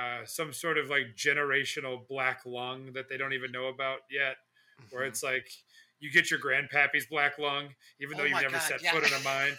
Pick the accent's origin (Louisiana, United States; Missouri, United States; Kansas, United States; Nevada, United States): Missouri, United States; Well, you know, growing up in the Ozarks, I think so much of your tie to music is music can like tie you to a time and place, I find.